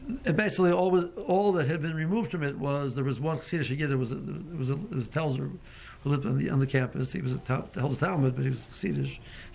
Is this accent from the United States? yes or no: yes; Cleveland, Ohio, United States; I grew up in Cleveland. Beer was associated with motorcycle driving.